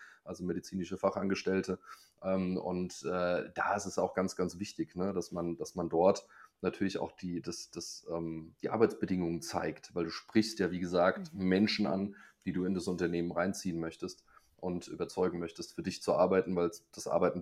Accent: Hanau, Hesse, Germany; Ich komme aus der Brüder Grimmstadt Hanau.

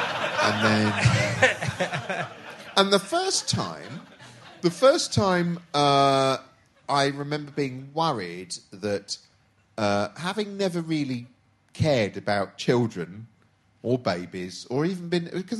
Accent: Reading, South East England, United Kingdom; born there; I was born in Reading.

